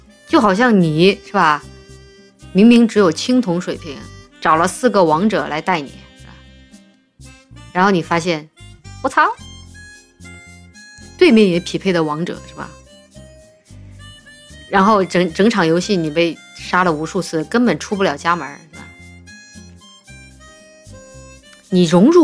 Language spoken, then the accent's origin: Chinese; Chongqing, China; 然后我是重庆的嘛